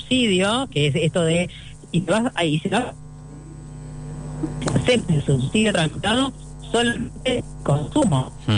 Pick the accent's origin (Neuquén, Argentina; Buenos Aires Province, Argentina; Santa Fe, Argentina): Buenos Aires Province, Argentina; Necochea; yo soy de Necochea